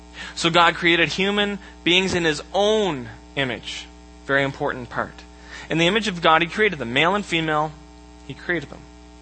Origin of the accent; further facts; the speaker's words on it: Canada; Hi, I'm Canadian.